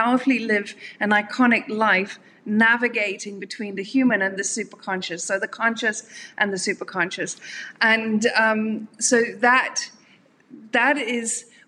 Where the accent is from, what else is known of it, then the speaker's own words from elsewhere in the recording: Ireland; now in South Africa; So originally, I'm from Ireland. Originally, I spent most of my adult life in South Africa, but originally from Ireland.